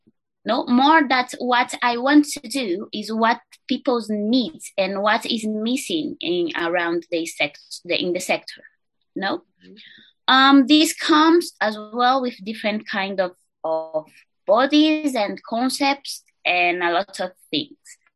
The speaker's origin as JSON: {"language": "English", "region": "Canary Islands", "country": "Spain", "tie": "born or raised there", "also_born_or_lived": "Brazil", "second_language": "English", "said": "Okay, so I was born in Brazil. I'm Brazilian and I grew up in Canary Island."}